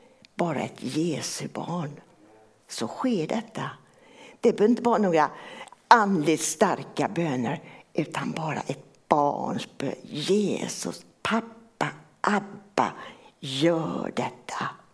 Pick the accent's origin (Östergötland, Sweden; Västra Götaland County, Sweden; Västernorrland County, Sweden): Västra Götaland County, Sweden; Gothenburg; i min hemförsamling där jag är uppväxt i Göteborg.